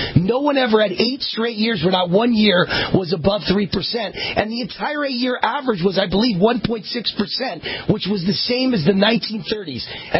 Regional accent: Las Vegas, Nevada, United States; Appreciate the call from my hometown of Vegas.

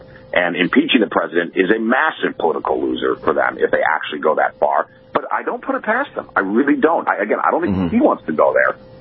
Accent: Chicago, Illinois, United States; places, I'm from Chicago, in suburban Chicago, he's very unpopular.

